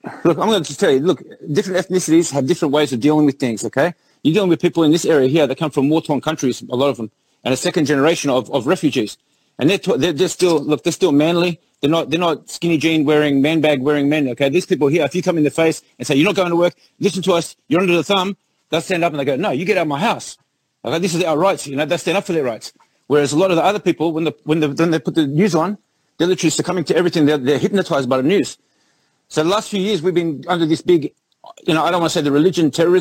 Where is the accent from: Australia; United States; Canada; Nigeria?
Australia; I was born here. I was born in Australia. My mum is Iraqi. She's Assyrian Iraqi, the Christian Iraqis. And my father is a Dutch Indonesian. But I was born here, raised here